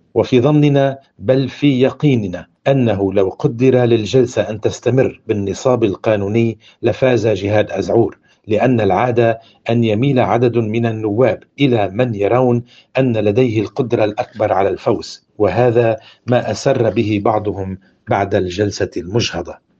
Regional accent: Lebanon; عندنا في لبنان

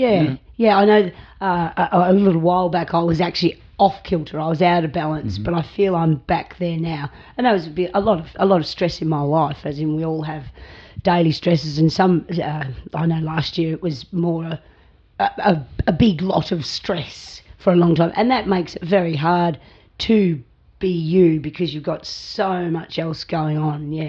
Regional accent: Port Fairy, Victoria, Australia; born there; in Port Ferry, small town in Victoria. And here I am, not far from where I was born.

